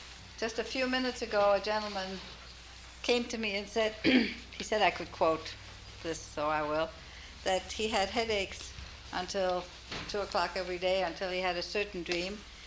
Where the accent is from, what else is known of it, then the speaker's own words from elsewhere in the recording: Minneapolis, Minnesota, United States; I come from Minneapolis, and I could take orders for that book.